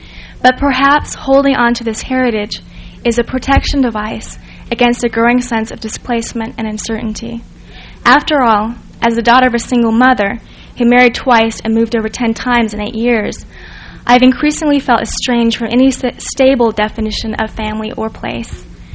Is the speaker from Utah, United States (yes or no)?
yes; Utah, United States; also born or lived in Gunnison; Though I was born in Utah, I have no memories of the land, just my basement bedroom